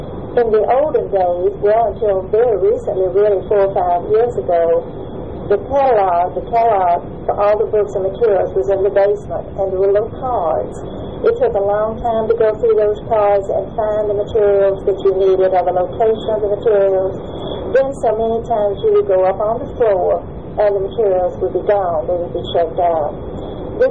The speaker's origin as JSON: {"language": "English", "town": "Anniston", "region": "Alabama", "country": "United States", "tie": "born or raised there", "said": "I was born in Anniston, Alabama, which is right down the road from Jacksonville, and I grew up there."}